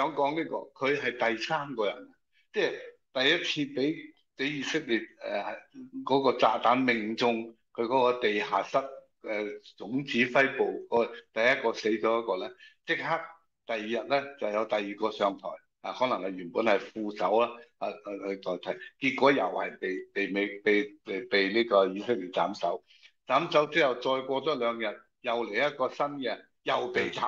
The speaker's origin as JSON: {"language": "Cantonese", "region": "Guangdong", "country": "China", "said": "我哋广东人话发钱汗吓"}